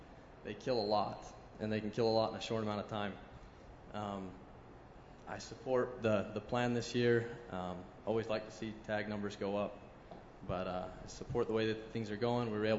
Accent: Tremont, United States; I'm here from Tremont.

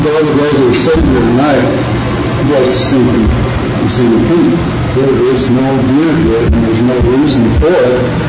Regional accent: Roswell, United States; from Roswell.

